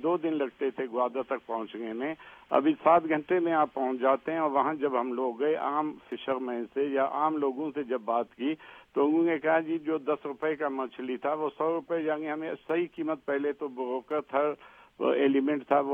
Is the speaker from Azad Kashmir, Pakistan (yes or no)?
no; Balochistan, Pakistan; ہم بھی بلوچستان سے تعلق ہے،